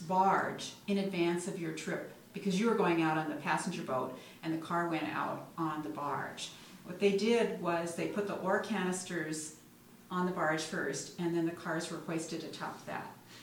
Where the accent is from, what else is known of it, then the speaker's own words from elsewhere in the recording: Tacoma, Washington, United States; when I grew up in Tacoma, and we did not have a Frederick and Nelson, and we didn't even have a Nordstrom in those days.